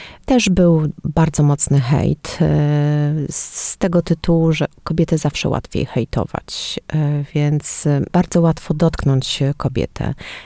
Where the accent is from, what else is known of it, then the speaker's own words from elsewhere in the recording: Toruń, Kuyavian-Pomeranian Voivodeship, Poland; also born or lived in Biała Piska; Ja w ogóle jestem torunianką i pochodzę z Torunia i w momencie, kiedy przeprowadziliśmy się do Białej Piskiej, nie ukrywam, zawsze jakoś było mi trudno się tam odnaleźć.